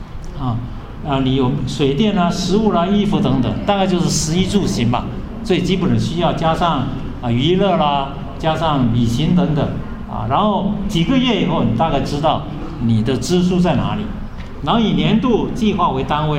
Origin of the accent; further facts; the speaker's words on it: Taiwan; 我是台湾人